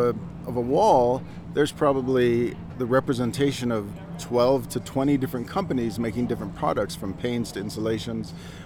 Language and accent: English; Colorado, United States; I'm from the San Luis Valley